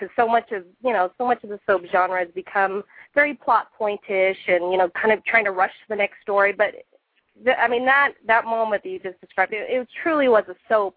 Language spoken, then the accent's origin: English; Texas, United States; Sorry, I'm from Texas, so I talk really fast.